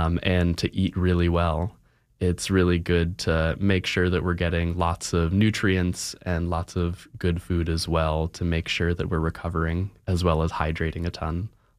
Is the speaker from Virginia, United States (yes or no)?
yes; Virginia, United States; I'm from Virginia, and we have dancers from as far away as Brazil and South Korea.